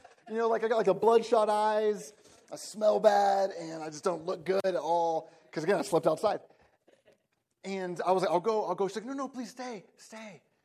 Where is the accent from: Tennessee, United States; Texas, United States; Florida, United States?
Texas, United States; Austin; So I grew up in Austin, Texas, big high school, a couple thousand people.